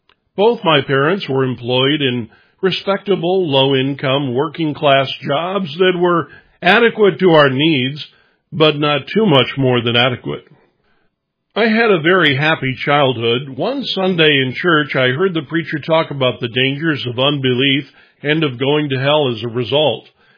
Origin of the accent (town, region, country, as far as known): Midwest, United States; born there